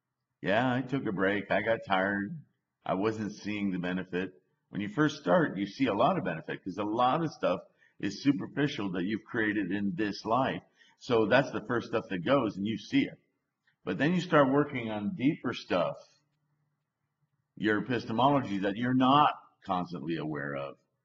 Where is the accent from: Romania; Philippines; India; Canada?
Canada; now in United States; I'm French Canadian, across Canada, down into California, in this Bay Area, moved to Wyoming